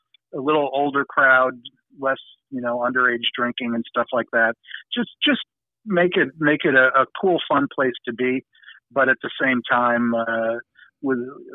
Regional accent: New York, United States; I mean, you know, I'm from New York, and New York in the 1970s was quite an eye-opener, as was Bourbon Street.

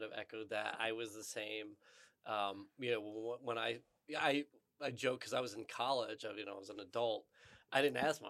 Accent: United States; born there; it's a shame when we were growing up that this idea that I was born in America wasn't enough of an identity factor for me to feel American.

